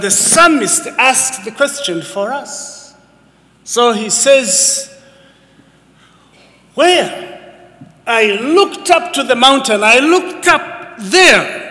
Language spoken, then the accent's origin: English; Scotland, United Kingdom; accent: Scottish; I had a Scottish accent, which, yeah, you know, there you go. This, I believe that this morning, my Scottish accent will not be in the way